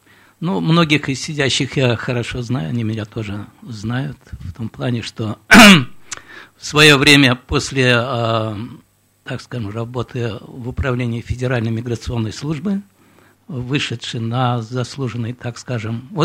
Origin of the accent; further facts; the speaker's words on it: Tashkent, Uzbekistan; moved away; я сам из Узбекистана, из Ташкента, 16 лет назад приехал сюда.